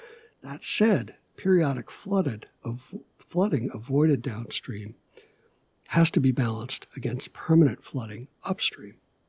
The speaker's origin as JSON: {"language": "English", "town": "Evanston", "region": "Illinois", "country": "United States", "tie": "born or raised there", "said": "I want to give a big shout out to everyone tuning in from my hometown of Evanston, Illinois"}